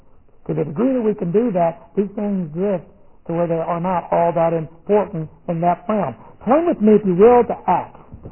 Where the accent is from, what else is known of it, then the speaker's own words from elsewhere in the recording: United States; I wasn't a German. I'm an American. I'm in the United States Army.